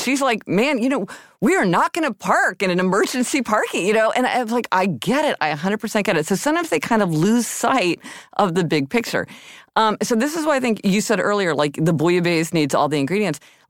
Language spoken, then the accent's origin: English; Missouri, United States; also born or lived in Kansas; Okay, I'm from Missouri and Kansas.